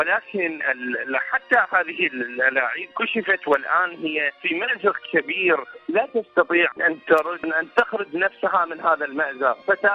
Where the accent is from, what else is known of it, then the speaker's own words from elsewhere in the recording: Iraq; من العراق.